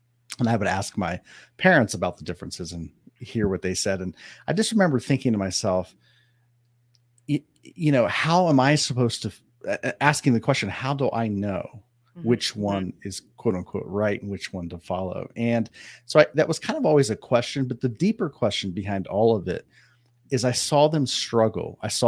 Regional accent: Ohio, United States; I grew up in Ohio. So where I live now it's not normal, you know, mountains and ocean and desert, and you get all the topography.

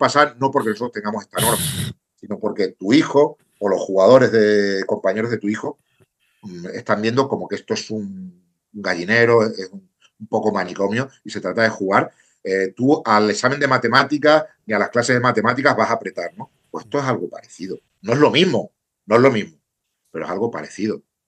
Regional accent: Extremadura, Spain; O sea, yo soy un tío de Extremadura que, bueno, con mi equipo pues trabajamos lo mejor posible

